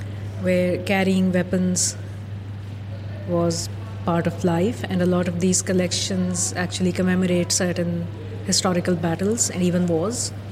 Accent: Lahore, Punjab, Pakistan; especially as a child, in my hometown of Lahore

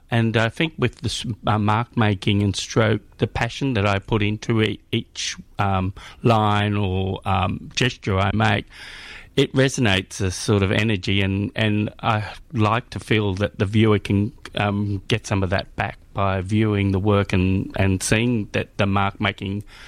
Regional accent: Frankston, Victoria, Australia; I grew up on the Mornington Peninsula in sort of South Frankston, and I went to school in Baxter and that whole area.

